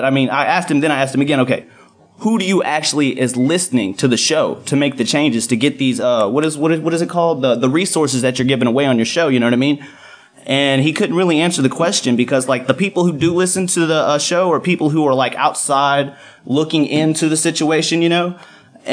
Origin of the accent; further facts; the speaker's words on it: Houston, Texas, United States; now in Dallas, United States; I'm from Houston, but I'm a Dallas native now. I've been here for 4 years